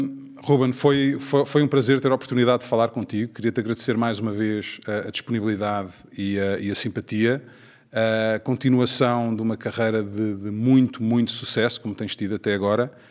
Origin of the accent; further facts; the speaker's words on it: Portugal; moved away as an adult; como português imigrante eu senti exatamente o mesmo